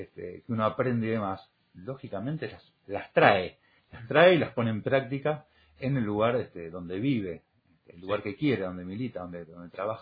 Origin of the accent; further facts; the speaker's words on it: Escobar, Buenos Aires Province, Argentina; los que somos de Escobar, que nos conocemos